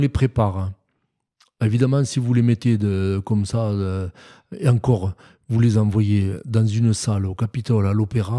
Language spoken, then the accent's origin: French; Occitanie, France; En tout cas, nous, chez nous, en Occitanie